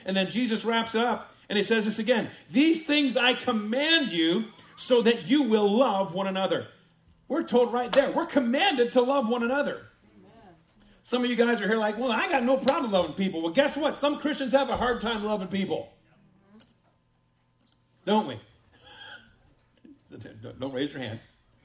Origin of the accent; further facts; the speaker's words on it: Illinois, United States; also born or lived in North Carolina; Can I tell you, growing up in Illinois, in the Chicago area, that never happened.